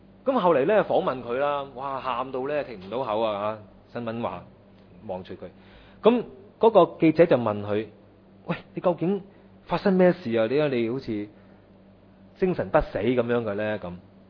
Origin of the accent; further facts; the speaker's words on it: Hong Kong; 喺上個禮拜咧，就我哋香港有個單車選手咧